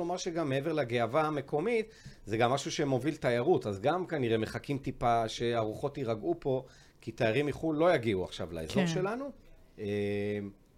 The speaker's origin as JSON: {"language": "Hebrew", "town": "Jerusalem", "region": "Jerusalem District", "country": "Israel", "tie": "born or raised there", "said": "גם אני ירושלמי במקור"}